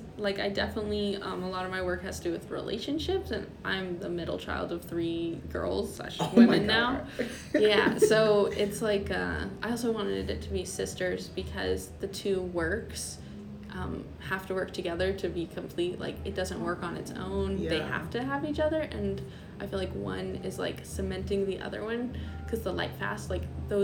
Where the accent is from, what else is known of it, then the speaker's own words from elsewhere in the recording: Boone, North Carolina, United States; born there; I was born in North Carolina, Boone, North Carolina, which is kind of underwater right now.